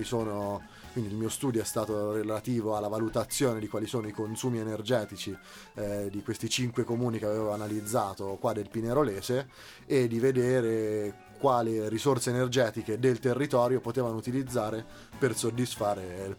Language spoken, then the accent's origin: Italian; Perugia, Umbria, Italy; moved away as an adult; now in Turin, Italy; Io vengo da Perugia, come probabilmente si sente dal mio accento, e ho studiato là il liceo, sono rimasto là fino alla tenera età di 25 anni per poi trasferirmi qua a Torino oramai nel lontano settembre 2011.